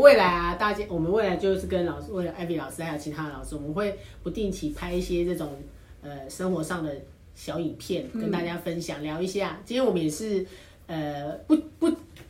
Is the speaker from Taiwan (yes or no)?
yes; Taiwan; accent: Taiwanese Mandarin; 然后我有常常会台湾国语，好，没有关系，听得懂就好。